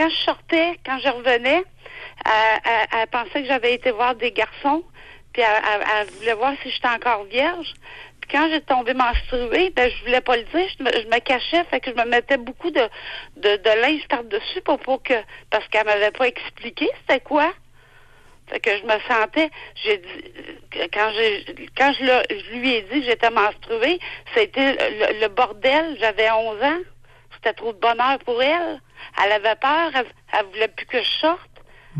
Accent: Quebec, Canada; born there; Moi, je suis née d'une famille italienne de 3 frères. Je suis le bébé de la famille. Je suis née au Québec, mes frères en Italie.

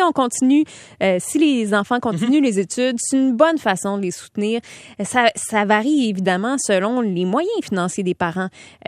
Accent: Montreal, Quebec, Canada; j'ai grandi à Montréal. Je suis une vraie pure laine montréalaise et j'avais pas vraiment d'intérêt de quitter la maison. J'étais au métro Henri Bourassa

